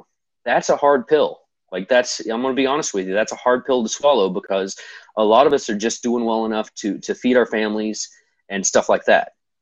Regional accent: Kentucky, United States; I'm originally from Eastern Kentucky, one of the most impoverished places in the country

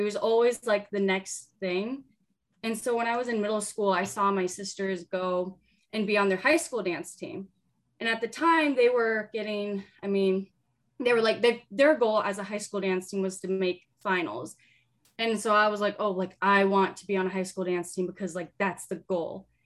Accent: Nebraska, United States; I was like spending all my weekends in Iowa from Nebraska, but I felt like I was born and raised in Iowa.

